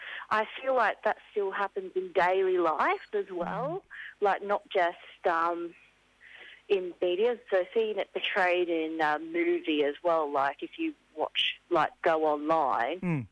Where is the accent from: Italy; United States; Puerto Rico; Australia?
Australia; Brisbane, Queensland; I'm from Brisbane, born and raised, but I came here for the sea life.